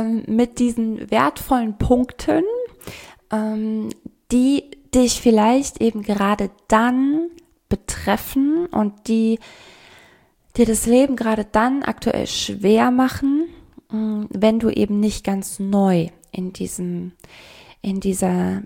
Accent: Dudweiler, Saarland, Germany; ich bin in Dudweiler aufgewachsen im Saarland.

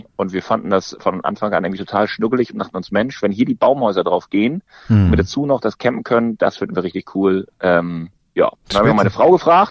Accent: Northern Germany, Germany; Ich muss gestehen, selbst als Norddeutscher, ich kannte das vorher auch nicht.

